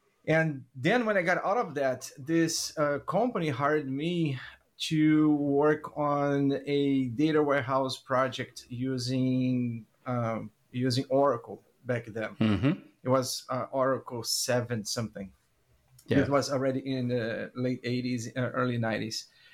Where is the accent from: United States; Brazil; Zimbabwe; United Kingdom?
Brazil; I was walking a department store in my hometown in Brazil